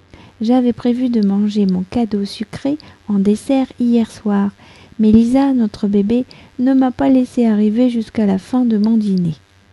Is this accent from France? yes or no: yes; France; je suis française, j'habite près de Paris